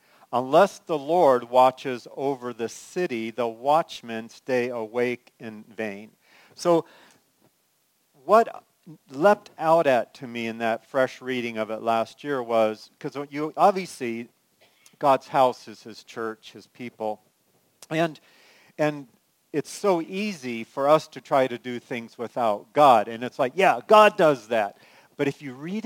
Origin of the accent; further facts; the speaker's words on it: California, United States; So I grew up in California, and with for me, there was one of the world's most famous bridges, the Golden Gate Bridge